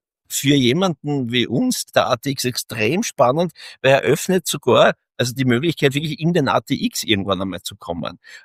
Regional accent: Austria; born there; wir als gebürtiger Österreicher, hat man ja vielleicht sogar Ängste vor Klarität.

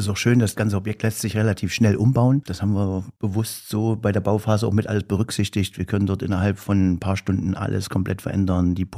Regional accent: St. Gangloff, Thuringia, Germany; also born or lived in Jena; Ich bin ja ursprünglich aus St. Gangloff, also es ist hier gleich um die Ecke. Mhm. Bin dann nach Hermsdorf gezogen und Hermsdorf nach Jena, habe viele Jahre in Jena gelebt

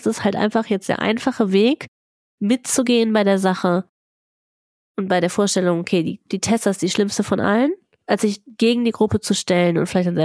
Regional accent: North Rhine-Westphalia, Germany; Ich bin aus dem Ruhrpott.

